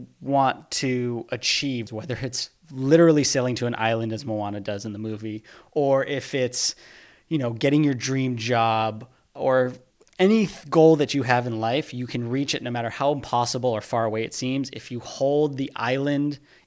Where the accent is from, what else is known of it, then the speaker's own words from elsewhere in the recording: United States; As an American in a world in which we've had a first female try to break the glass ceiling in the highest office of our land